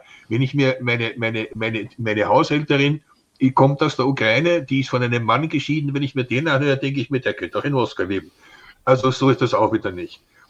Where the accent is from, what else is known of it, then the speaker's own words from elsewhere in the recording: Tyrol, Austria; Ich habe meine Kindheit, meine Jugend in Tirol verbracht teilweise.